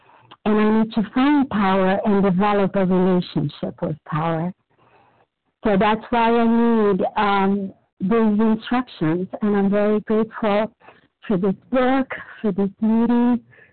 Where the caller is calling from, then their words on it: Brazil; And I'm calling from Brazil.